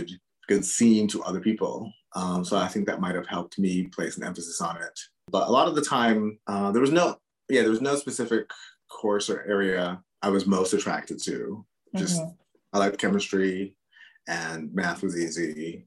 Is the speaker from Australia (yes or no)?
no; Barbados; also born or lived in Grenada / United States; I was born in Grenada for sure. And then But then at age two, went to the United States. But then back at age 11 or 10, went to Barbados. And then I was in Barbados from age 10